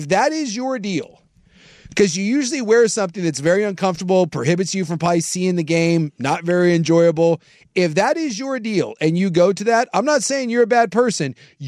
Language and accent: English; Philadelphia, Pennsylvania, United States; So if you didn't know, I'm born and raised in Philly, actually 1 hour, blah, blah, blah.